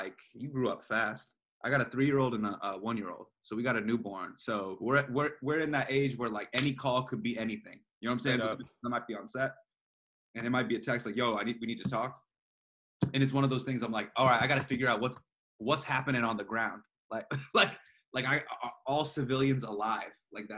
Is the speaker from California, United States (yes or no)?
yes; California, United States; I grew up in Northern California, yeah.